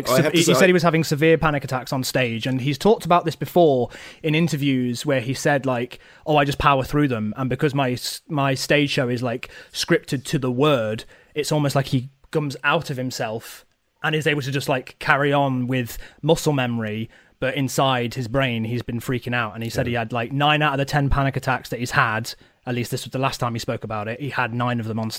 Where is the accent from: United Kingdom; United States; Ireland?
United Kingdom; Nottingham, East Midlands; I'm from Nottingham.